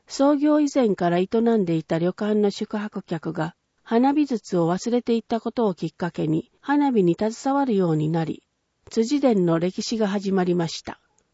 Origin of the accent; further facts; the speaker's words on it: Ise, Mie, Japan; 気づけば今年でちょうど伊勢に戻って10年目になります。